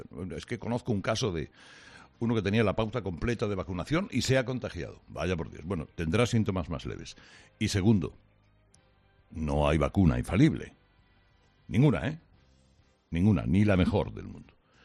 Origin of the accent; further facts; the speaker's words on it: Spain; soy periodista español